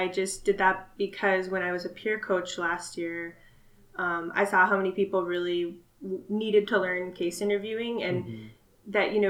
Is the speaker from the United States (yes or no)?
yes; Minnesota, United States; So I'm born and raised in Minnesota, lived there, you know, grew up there in the same house my whole life. Went to University of Minnesota for undergrad